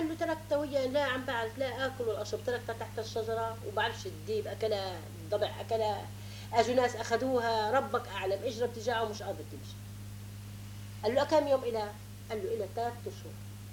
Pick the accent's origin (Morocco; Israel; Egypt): Israel; Haifa, Haifa District; now in Lebanon; نحن فلسطينيين ونحن من حيف